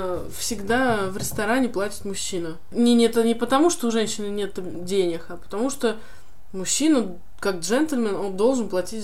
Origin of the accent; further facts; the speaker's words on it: Lipetsk, Lipetsk Oblast, Russia; Я из Липецка.